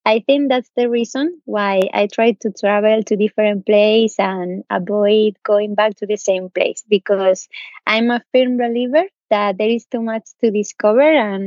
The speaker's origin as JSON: {"language": "English", "town": "Zaragoza", "region": "Aragon", "country": "Spain", "tie": "born there", "second_language": "English", "lives_now": "Madrid, Spain", "said": "I come from Spain and I live in Madrid, but I was born in a smaller city called Zaragoza."}